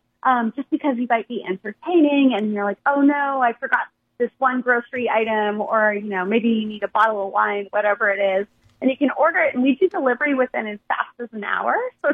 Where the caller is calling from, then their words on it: San Francisco, California, United States; I'm calling you from San Francisco.